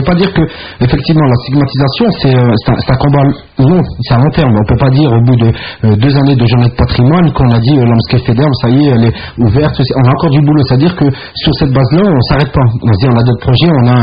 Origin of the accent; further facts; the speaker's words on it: France; Les Français, du moins, parce que moi aussi je suis français